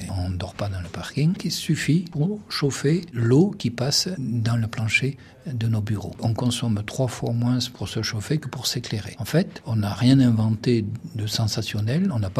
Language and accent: French; South-West France, France; À mon accent, peut-être, je ne sais pas si ça se reconnaît, je suis originaire du sud-ouest. Et à mon enfance, j'avais ça dans ma famille, un poulailler.